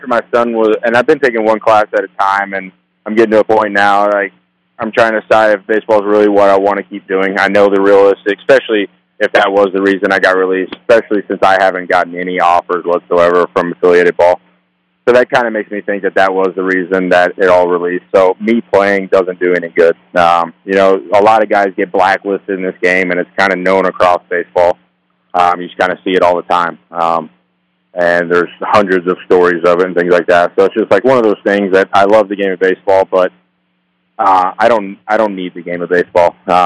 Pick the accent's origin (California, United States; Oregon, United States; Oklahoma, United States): Oklahoma, United States; Pryor; Actually, growing up, I grew up in Pryor, Oklahoma, so Commerce, Oklahoma.